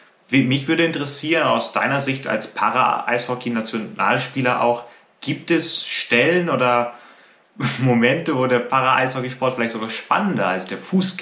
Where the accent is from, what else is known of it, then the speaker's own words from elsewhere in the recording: Hanover, Lower Saxony, Germany; Als Hannoveraner